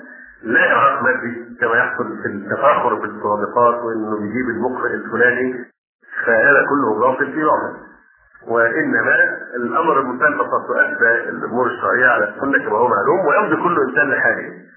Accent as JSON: {"language": "Arabic", "country": "Egypt", "said": "والأشياء دي ما توجد غير في مصر، من عندنا لا توجد غير عندنا في مصر للأسف الشديد"}